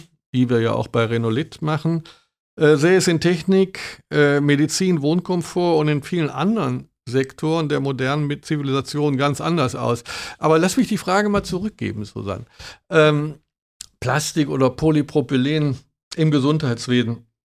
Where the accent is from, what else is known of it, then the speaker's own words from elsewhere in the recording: Germany; Also ich bin ja auf dem Land groß geworden, kurz an der holländischen Grenze.